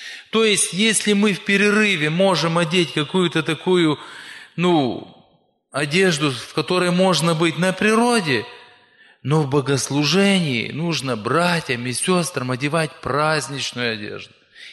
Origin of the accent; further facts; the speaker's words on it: Zakarpattia Oblast, Ukraine; Приехал я к вам из Закарпатия. Это Западная Украина.